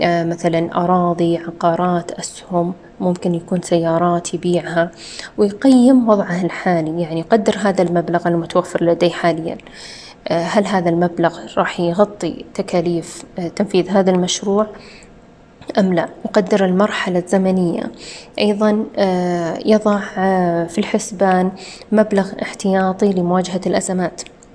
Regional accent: Saudi Arabia; الموجودة عندنا في المملكة العربية السعودية

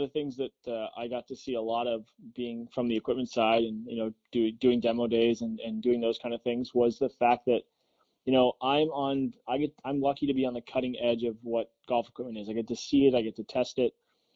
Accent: Canada; I'm Canadian.

